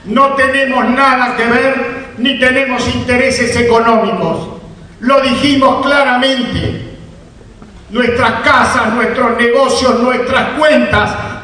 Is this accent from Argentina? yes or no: yes; Argentina; somos argentinos, argentinos por nacimiento, por sentimiento y por convicción, y somos argentinos no solo por nuestro origen, somos judíos porque lo sentimos así